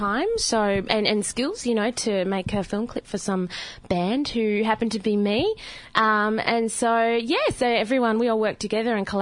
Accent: Brisbane, Queensland, Australia; now in Melbourne, Australia; I'm from Brisbane, but when I first moved to Melbourne about 4 or 5 years ago, I lived in Northcote, and I love Northcote.

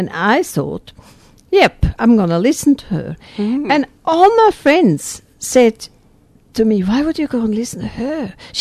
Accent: Switzerland; I'm from Switzerland originally, so there I was kind of really, more of an equality feminist.

